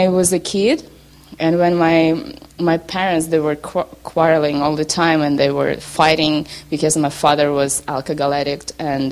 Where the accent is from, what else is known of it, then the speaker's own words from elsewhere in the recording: Russia; first language Russian; English is a second language; I'm from Russia. I'm Russian, Korean, Russian, whatever. I don't speak Korean, but I speak Russian and a little bit English